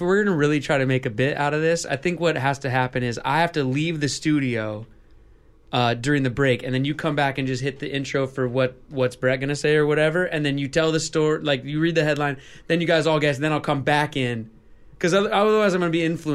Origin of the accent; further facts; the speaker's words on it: Seattle, Washington, United States; I'm from Seattle.